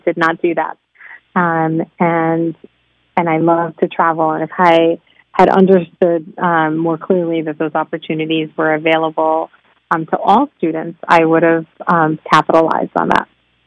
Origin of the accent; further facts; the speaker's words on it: New York City, New York, United States; So I grew up in New York City. I always thought that I would go to a large university, and was not looking at liberal arts schools or anything that wasn't in an urban area.